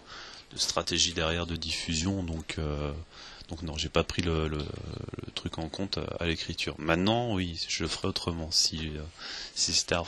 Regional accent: Brittany, France; now in Pau, France; Moi j'habite à Pau, je suis pas de Pau, je suis breton, mais j'habite à Pau maintenant

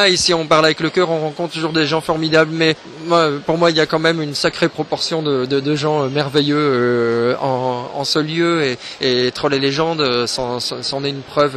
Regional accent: Lille, Hauts-de-France, France; moi je suis d'origine flamand et j'ai grandi à Lille

